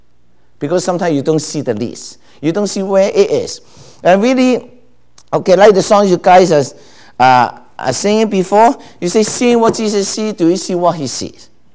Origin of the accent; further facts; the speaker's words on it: Calgary, Alberta, Canada; now in Panama; I come from Calgary.